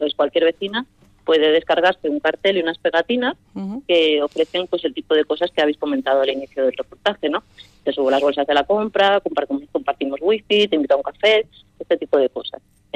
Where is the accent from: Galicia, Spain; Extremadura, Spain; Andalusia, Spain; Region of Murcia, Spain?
Andalusia, Spain; Seville; moved away as an adult; yo me crié en una escalera en la que cooperábamos bastante unos con otros. Yo soy sevillana. Ajá. Y me crié allí, vamos, estuve allí hasta los 18 años.